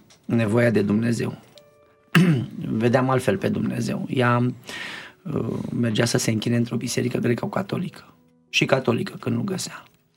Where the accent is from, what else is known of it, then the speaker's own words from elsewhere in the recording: Celaru, Dolj, Romania; Am crescut în Oltenia, pe lângă Caracal, la Celaru